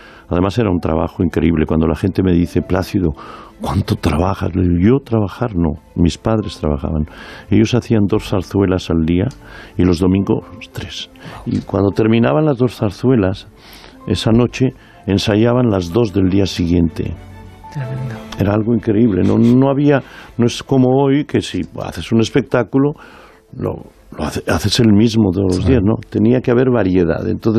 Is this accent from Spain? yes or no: yes; Spain; yo dije no, yo soy español y recupero mi nacionalidad